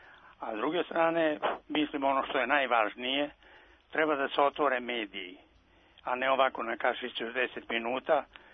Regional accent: Petrovo Selo, Bor District, Serbia; ja sam iz Petrovog sela pored Kladova

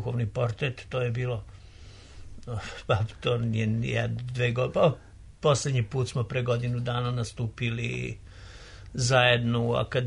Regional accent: Jagodina, Pomoravlje District, Serbia; Jeste, pored Jagodine, jako blizu, zato smo rođeni u Jagodini. Jagodinci.

